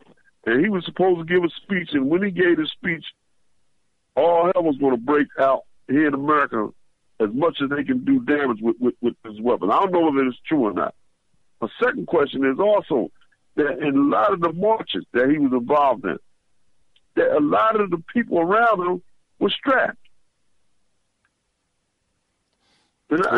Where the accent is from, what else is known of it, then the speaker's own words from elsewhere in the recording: Philadelphia, Pennsylvania, United States; The statement is, when I grew up in North Philly, on both sides of the street, you had men who grew up, came up there from down south, and they went hunting.